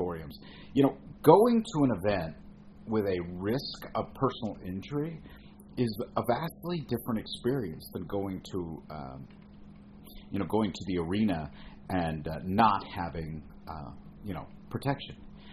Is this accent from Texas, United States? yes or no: no; Indiana, United States; also born or lived in Chicago; When I was a kid, I grew up in southern Indiana, and I was born in Chicago, but I got dragged down to southern Indiana when I was a little kid.